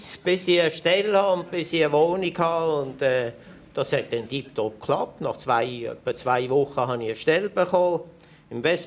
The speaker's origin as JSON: {"language": "German", "country": "Switzerland", "moved": "yes", "lives_now": "Canada"}